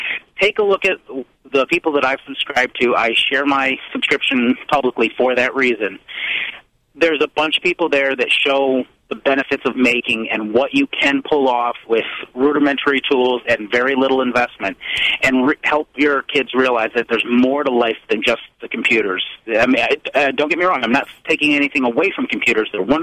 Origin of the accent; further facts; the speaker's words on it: Arcade, New York, United States; I'm originally from Arcade, New York, and I went to Pioneer.